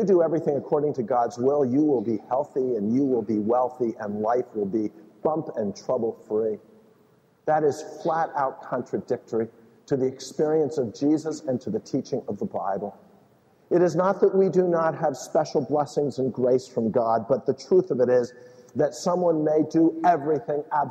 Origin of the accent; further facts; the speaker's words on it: United States; And I chose to be proud of the fact that I'm an American. I'm glad that I'm from the United States.